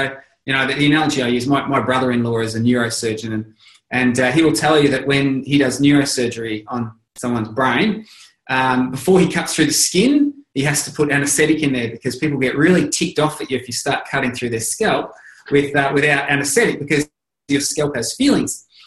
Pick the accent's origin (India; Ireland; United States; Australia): Australia; I'm Australian. But you got to realize that, you know, we Australians, we arose as a nation of convicts that got sent here from all other parts of the world.